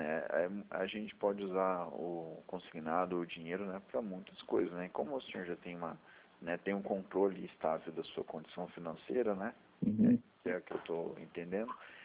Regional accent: Maringá, Paraná, Brazil; Eu sou de Maringá.

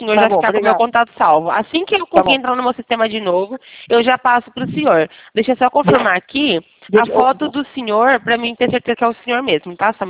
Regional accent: Sumaré, São Paulo, Brazil; Eu sou daqui de São Paulo, interior de São Paulo, de Campinas, Sumaré, do lado de Campinas.

